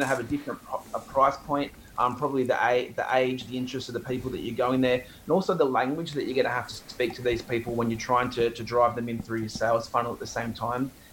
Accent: Cronulla, New South Wales, Australia; now in Gold Coast, Australia; I grew up down in Cronulla, so I'm familiar with the geographic lay.

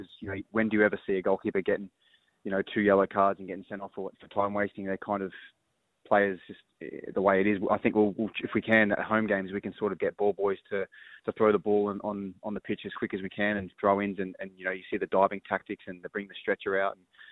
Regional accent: Australia; pushing to always win championships here in Australia and be successful in my hometown

